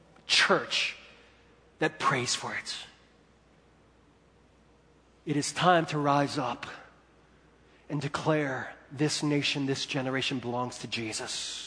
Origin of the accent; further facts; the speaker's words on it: United States; I'm American, so I could say this for America.